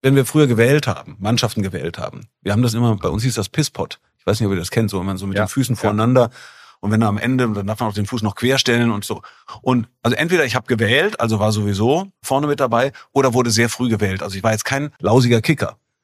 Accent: Bonn, North Rhine-Westphalia, Germany; da ich groß geworden bin in Bonn

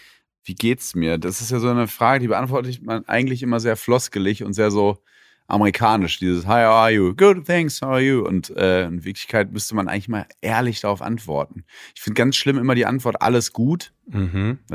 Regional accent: North Rhine-Westphalia, Germany; Oder wie man aus Ostwestfalen, wo ich herkomme, sagen kann, ich kann nicht meckern.

